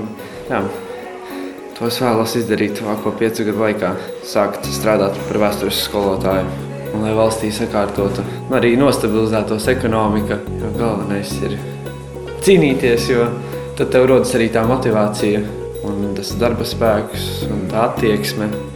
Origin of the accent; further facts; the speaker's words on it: Jēkabpils, Zemgale, Latvia; un esmu no Jēkabpils un mācos 11. C klasē.